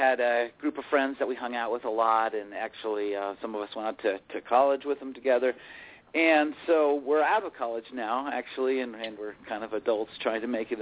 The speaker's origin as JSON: {"language": "English", "region": "Illinois", "country": "United States", "tie": "born or raised there", "said": "But it's somehow he's stayed pretty much in the small town we grew up in Illinois."}